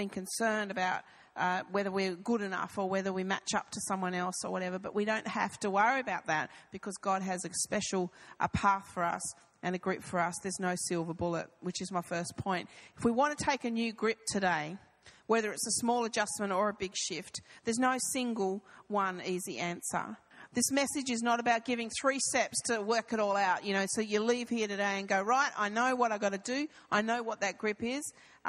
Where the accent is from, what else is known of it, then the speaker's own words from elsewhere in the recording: Devonport, Tasmania, Australia; But I come from Devonport, you know. Devonport's great. It's on the northwest coast of Tasmania, and I grew up there.